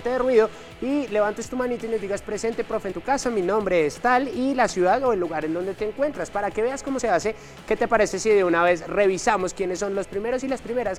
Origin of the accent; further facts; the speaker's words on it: Bogotá, Colombia; Digamos que como crecí en Bogotá, no tenemos tanto contacto con los entornos naturales, pero disfrutamos los que tenemos.